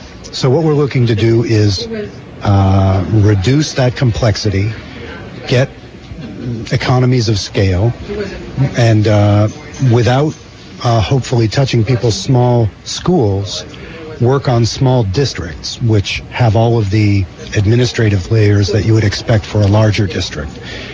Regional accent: Burlington, United States; Right. Well, I'm from Burlington, and in Burlington there's the idea that you should have a neighborhood school that you can walk to.

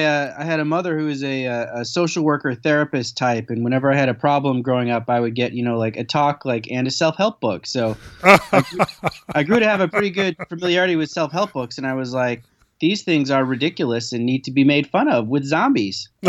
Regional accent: Indiana, United States; also born or lived in Michigan / Iowa / Ohio; now in Illinois, United States; So I've lived all over the Midwest. I grew up in Indiana. We used to live in Michigan.

